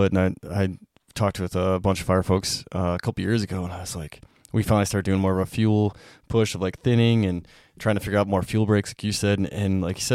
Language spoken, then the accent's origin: English; Whitehall, Montana, United States; like around my hometown of Whitehall.